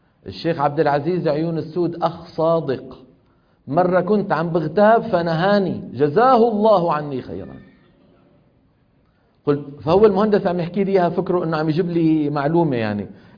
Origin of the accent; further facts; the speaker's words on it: Damascus, Damascus Governorate, Syria; لما ينزل إلى دمشق اللي هي مدينتي أنا